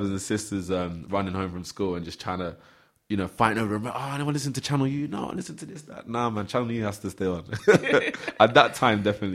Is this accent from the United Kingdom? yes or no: yes; London, United Kingdom; as a young black teenager growing up in South London